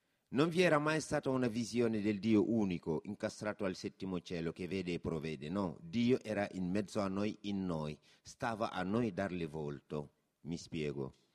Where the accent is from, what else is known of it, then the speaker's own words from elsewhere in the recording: Senegal; Italian is a second language; now in Italy; Sono originario del Senegal e vivo e lavoro in Italia ormai da 16 anni, quindi posso affermare di essermi gradevolmente italianizzato.